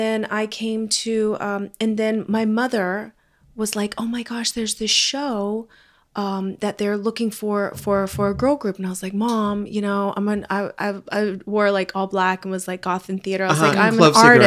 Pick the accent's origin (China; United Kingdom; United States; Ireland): United States; Louisville, Kentucky; also born or lived in Hawaii; I was born in Hawaii, but I grew up in Kentucky.